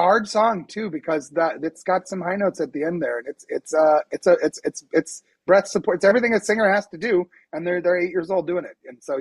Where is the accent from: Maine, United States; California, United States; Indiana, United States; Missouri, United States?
Indiana, United States; Yeah, no, it's great. You're absolutely right. I'm from Indiana, actually.